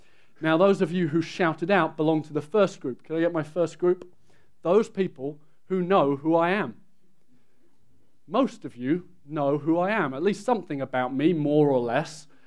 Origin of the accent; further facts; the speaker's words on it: England, United Kingdom; Well, you're wrong. I'm English, but not for long. Soon I will be American.